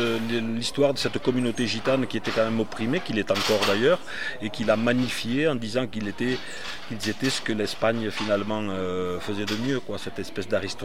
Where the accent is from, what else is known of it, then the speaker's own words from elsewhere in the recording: Toulouse, Occitanie, France; now in Corbières, France; Moi, je suis toulousain, mais je vis dans les Corbières.